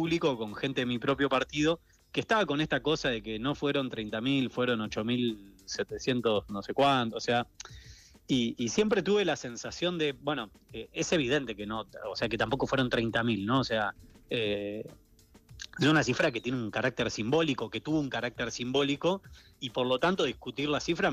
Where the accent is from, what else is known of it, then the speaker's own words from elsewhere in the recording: Pinamar, Buenos Aires Province, Argentina; porque yo soy de Pinamar, y fui a estudiar a la UBA.